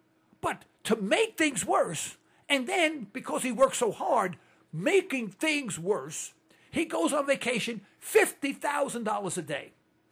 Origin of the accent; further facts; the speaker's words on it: New York, United States; I'm from East Harlem, New York. East Harlem, New York, folks. Bill Clinton is not from Harlem. I'm from Harlem.